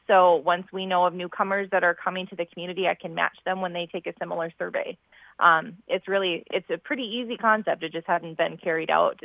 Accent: Minnesota, United States; now in Bemidji, United States; Well, I grew up in the Twin Cities, so I'm a transplant to Bemidji a decade ago, actually, back in 2011.

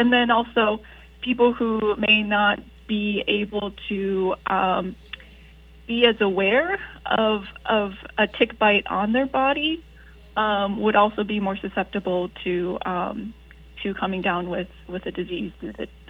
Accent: Minnesota, United States; I'm from Minnesota originally, but more on the Twin Cities area

